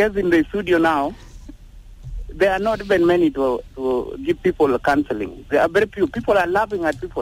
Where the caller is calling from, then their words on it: Malakal, Upper Nile, South Sudan; calling from Malakal.